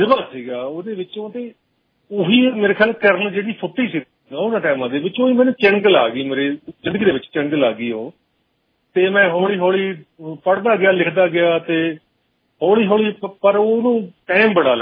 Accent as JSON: {"language": "Punjabi", "town": "Ghumana", "region": "Punjab", "country": "India", "said": "ਮੇਰਾ ਪਿੰਡ ਰਾਜਪੁਰਾ"}